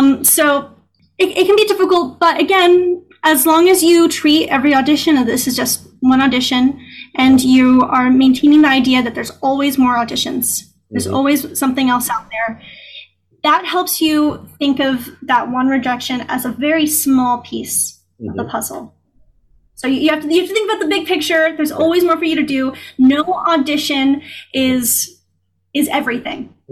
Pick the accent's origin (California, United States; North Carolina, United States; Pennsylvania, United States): California, United States; No. We're from California.